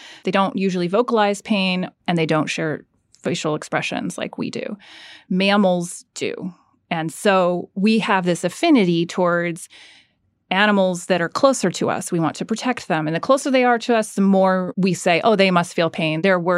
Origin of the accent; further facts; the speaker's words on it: Florida, United States; I grew up in Florida. I had ducks in my backyard